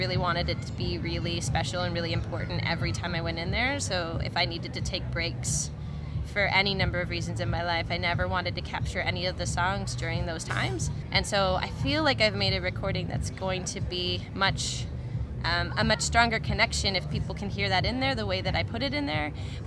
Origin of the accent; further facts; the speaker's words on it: Guelph, Ontario, Canada; I grew up in Guelph.